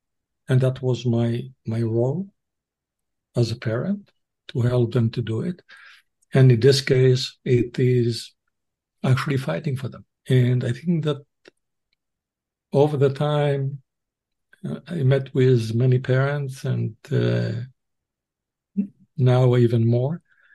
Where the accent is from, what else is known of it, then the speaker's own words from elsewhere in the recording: Israel; In my case, I was born in Israel, grew up in Israel